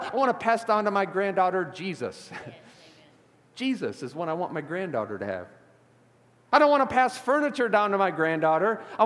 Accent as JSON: {"language": "English", "town": "Chicago", "region": "Illinois", "country": "United States", "tie": "born or raised there", "said": "Born and raised in Chicago, born at Cook County Hospital, downtown Chicago."}